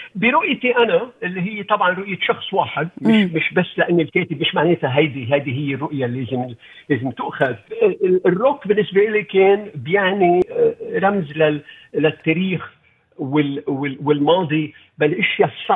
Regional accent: Lebanon; يعني أنا بلبنان، العالم اللي أنا ربيت بلبنان فيه كان اللغة العربية

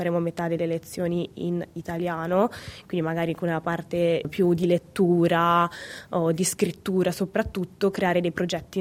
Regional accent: Genoa, Liguria, Italy; sono di Genova e mi sono laureata all'Università di Genova in Scienze della Formazione Primaria.

